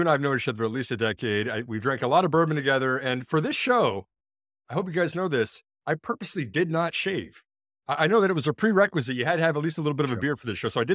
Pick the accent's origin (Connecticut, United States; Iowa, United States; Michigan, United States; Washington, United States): Iowa, United States; born there; It started in Iowa. I was born in Iowa in a small hospital out in the southeast part of the state. That's where I began.